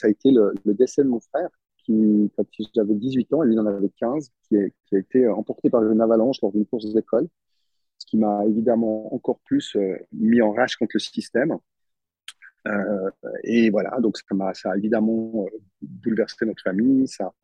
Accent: Montreux, Vaud, Switzerland; j'ai grandi en Suisse, dans une petite ville, la petite ville de Montreux, une petite ville de 20 000 habitants. Donc, c'était une ville, un grand village, on va dire, où je connais un peu tout le monde.

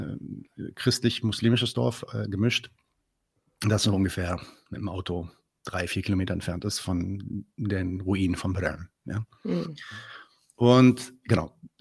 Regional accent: Lebanon; Ja, nee, ich bin Libanese.

